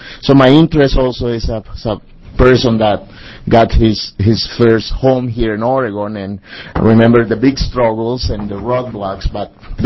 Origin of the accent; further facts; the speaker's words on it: El Salvador; now in Salem, United States; I'm originally from El Salvador, a small country in Central America, and yesterday actually was 22 years ago that I came to this country. I'm a Salvadoran American now.